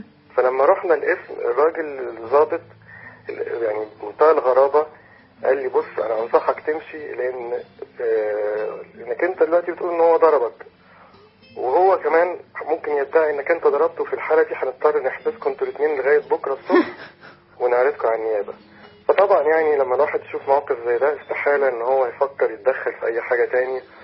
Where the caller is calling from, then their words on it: Canada; بتكلم من كندا.